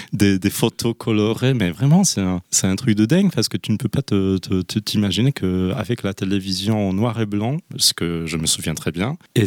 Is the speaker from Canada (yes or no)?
no; Warsaw, Masovian Voivodeship, Poland; now in France; Par mes grands-parents, et moi et mon frère, nous sommes nés déjà à Varsovie. Donc on est resté à Varsovie, et puis moi j'ai déménagé en France en 2017.